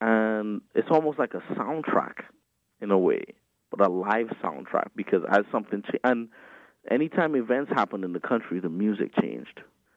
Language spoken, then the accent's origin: English; Trinidad & Tobago; and I am not American. I'm from Trinidad and Tobago.